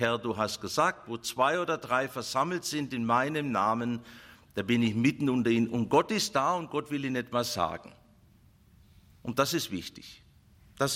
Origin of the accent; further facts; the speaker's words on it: Baden-Württemberg, Germany; Zum Beispiel bei mir als Schwabe mit als und wie.